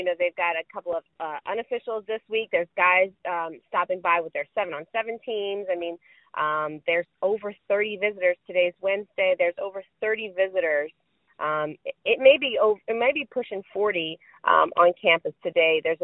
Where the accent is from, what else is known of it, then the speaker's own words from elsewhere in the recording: Houma, Louisiana, United States; We didn't talk about this, but I'm from Houma.